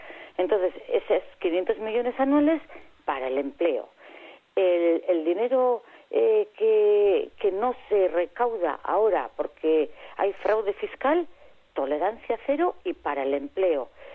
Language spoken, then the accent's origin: Spanish; Navarre, Spain; yo soy navarra y hasta la médula